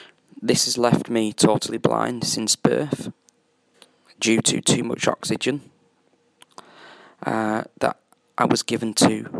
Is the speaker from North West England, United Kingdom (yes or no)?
no; Birmingham, West Midlands, United Kingdom; I'm 30 years of age and I come from Birmingham in the West Midlands in the UK. I'm currently stopping with my friend in Stirling in Scotland